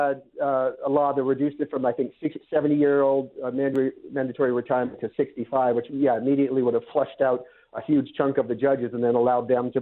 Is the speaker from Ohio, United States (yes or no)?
no; Massachusetts, United States; Like I grew up with in Massachusetts